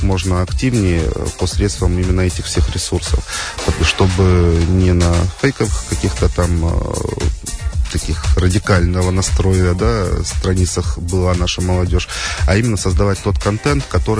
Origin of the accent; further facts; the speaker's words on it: Dzhigda, Khabarovsk Krai, Russia; now in Krasnodar Krai, Russia; я далеко не житель Краснодарского края, не уроженец. Я родом с Дальнего Востока, с Хабаровского края, с далекого села под названием Джигда. Я там родился, учился и начинал свою трудовую деятельность.